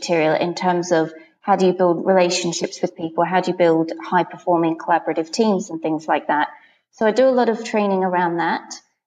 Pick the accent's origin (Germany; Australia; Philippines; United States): Australia; now in United Kingdom; I'm Australian myself. And I've lived in the UK for 7 odd years now.